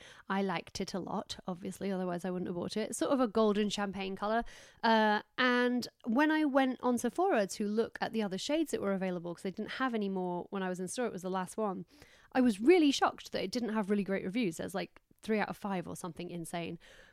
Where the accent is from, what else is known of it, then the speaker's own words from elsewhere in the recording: Doncaster, Yorkshire and the Humber, United Kingdom; And anyone who knows I'm from Doncaster.